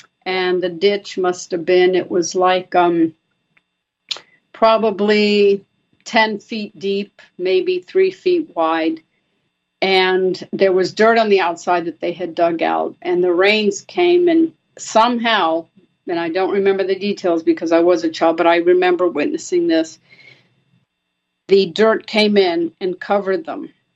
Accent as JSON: {"language": "English", "country": "Brazil", "tie": "born or raised there", "said": "For me, growing up in Brazil, having been born in Brazil, I still have in my mind as a 6-year-old"}